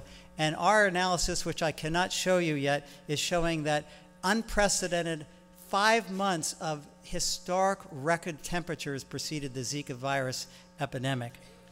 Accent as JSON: {"language": "English", "town": "Baltimore", "region": "Maryland", "country": "United States", "said": "I'm from Baltimore originally, actually."}